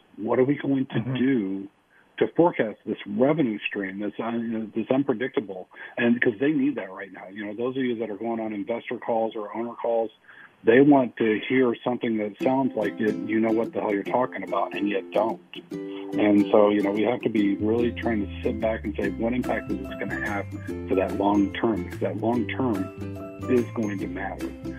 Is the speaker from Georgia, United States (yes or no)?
no; Detroit, Michigan, United States; I'm from Detroit, so I get that single source income on properties